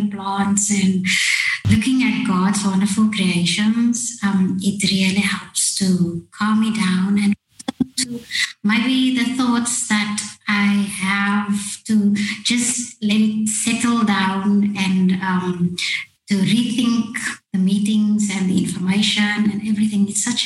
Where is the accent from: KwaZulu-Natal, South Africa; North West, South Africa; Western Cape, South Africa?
Western Cape, South Africa; Cape Town; I'm a South African, born and raised in Cape Town, in the northern suburbs of the Western Cape. I am currently doing my PhD in oceanography at the University of Cape Town.